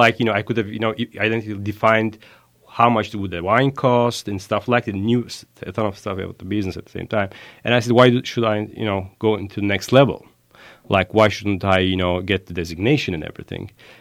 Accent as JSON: {"language": "English", "country": "Italy", "said": "I'm originally coming from Italy, as you know."}